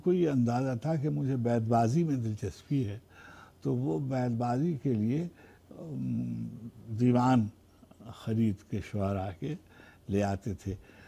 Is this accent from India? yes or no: yes; Lucknow, Uttar Pradesh, India; born there; میں لکھنؤ میں پیدا ہوا تھا اور ایک بہت ہی غریب گھرانے میں پیدا ہوا تھا, بہت ہی پسماندہ